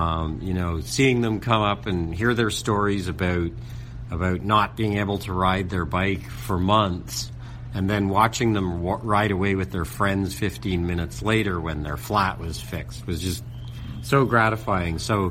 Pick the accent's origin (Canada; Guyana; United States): Canada; Toronto, Ontario; So growing up in North Toronto, we went everywhere by bike.